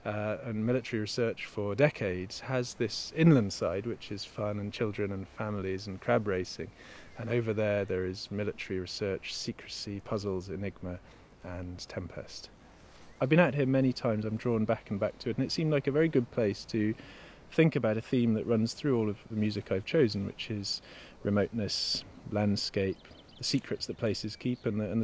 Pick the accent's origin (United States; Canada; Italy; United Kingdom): United Kingdom; East Midlands; I was brought up in North Nottinghamshire, a very unmountainous landscape, green sward and arable fields.